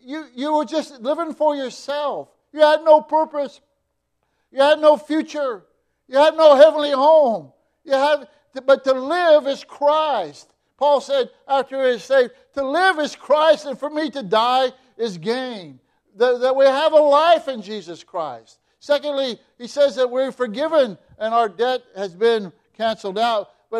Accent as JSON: {"language": "English", "town": "Fossil", "region": "Oregon", "country": "United States", "said": "I come from Podunk, Oregon, a town called Fossil, 600 people, and shielded from a lot of things"}